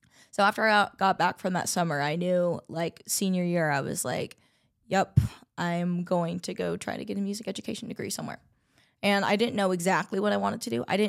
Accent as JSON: {"language": "English", "town": "Houston", "region": "Texas", "country": "United States", "tie": "born or raised there", "said": "I am originally from the Houston area, born and raised, went to school in Missouri City, Texas, graduated in 2017"}